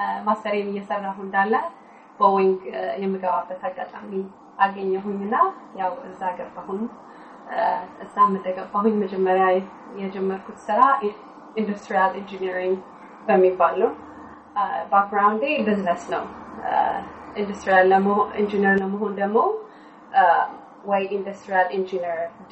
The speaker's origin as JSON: {"language": "Amharic", "region": "Addis Ababa", "country": "Ethiopia", "tie": "born or raised there", "also_born_or_lived": "Dessie / Saudi Arabia / Malaysia", "moved": "as an adult", "said": "የተወለድኩት ደሴ ከተማ ነው። ያደግኩት ብዙ ሀገሮች ነው። አዲስ አበባ አደግኩኝ። ትምህርት ቤት የተወሰነ ጊዜ አዲስ አበባ ሄጃለሁ። ሳውዲ ደግሞ ቤተሰቦች የነበሩ እዛም ሳውዲም አድጌያለሁኝ።"}